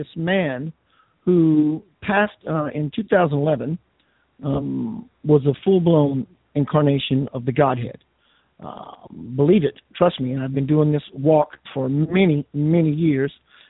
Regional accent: Memphis, Tennessee, United States; I'm from Memphis, Tennessee.

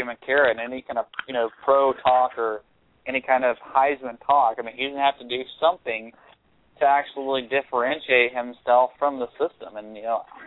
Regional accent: Alabama, United States; So now there's nothing of that going on in Alabama. And I'm from Alabama.

